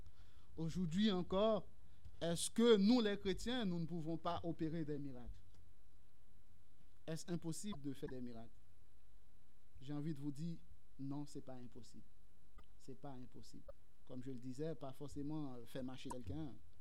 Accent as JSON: {"language": "French", "country": "Haiti", "tie": "born or raised there", "said": "quand j'étais un peu plus jeune, chez moi en Haïti, le matin, on faisait une sorte de tournée pour prier dans les quartiers."}